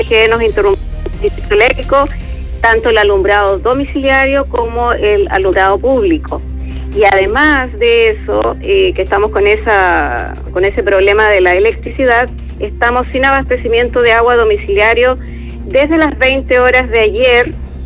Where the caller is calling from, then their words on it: La Serena, Coquimbo, Chile; De la cuarta región de La Serena, en el sector de La Florida, cerca del aeropuerto.